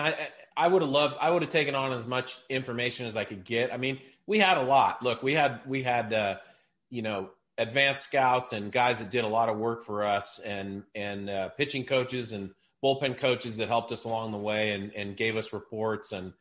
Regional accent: Seattle, Washington, United States; ever since I was a kid, I was a fan of Major League Baseball, and growing up in Seattle, followed the Mariners.

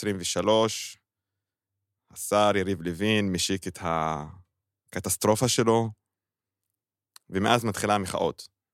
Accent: Tur'an, Northern District, Israel; בגליל, בכפר טורעאן.

